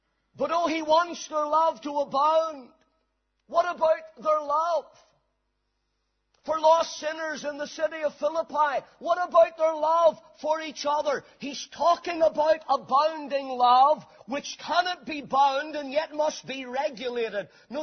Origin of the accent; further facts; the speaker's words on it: Banbridge, Northern Ireland, United Kingdom; You know, when I was growing up in Banbridge, one of my favorite places to be was the River Ban.